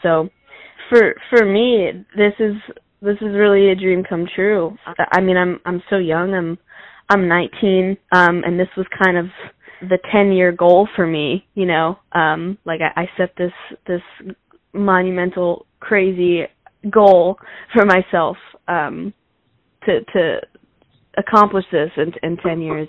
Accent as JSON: {"language": "English", "region": "New Jersey", "country": "United States", "tie": "born or raised there", "also_born_or_lived": "Connecticut", "said": "I was born in Connecticut, raised in South Jersey. I went to Cherokee High School."}